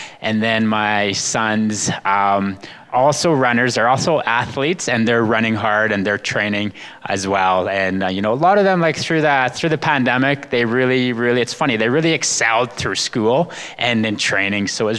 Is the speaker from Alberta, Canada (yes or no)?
yes; Alberta, Canada; first language Blackfoot; So I just greeted you in my Blackfoot language. So I'm Blackfoot from the Blood Tribe, which is in southern Alberta